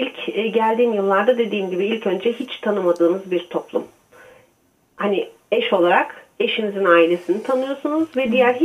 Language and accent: Turkish; Bergama, İzmir, Turkey; 89 yılında evlendikten sonra buraya geldik. İzmir'den geliyorum ben. Bergamalıyım. Bergama'dan